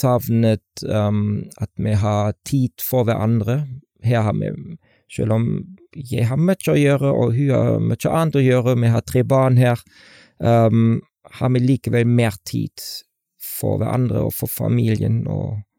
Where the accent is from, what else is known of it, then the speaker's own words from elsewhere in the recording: Germany; Norwegian is a second language; now in Norway; Ja, jeg vokste opp i Storby. I forhold til Norge hadde det vært litt tøffere, hadde jeg sagt.